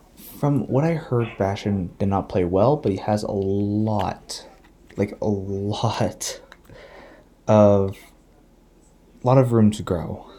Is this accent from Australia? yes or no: no; Washington, United States; I'm from the area. I'm from Washington State. So of course I'm going to cheer for the Kraken.